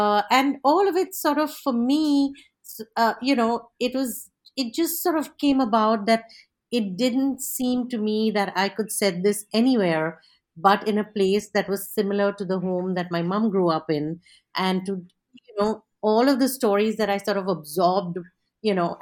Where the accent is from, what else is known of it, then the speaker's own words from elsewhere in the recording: Hyderabad, Telangana, India; Basically, my mom's maternal home was in Chowpatty. And so I spent all my summers, I grew up in Hyderabad.